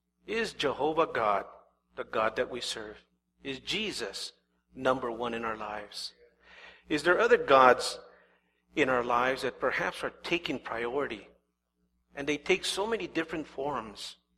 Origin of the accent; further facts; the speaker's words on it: Calexico, California, United States; We've been there for 35 years. I've been ministering there for 35 years, but I was born and raised in Calexico, so been there a little over 40 years.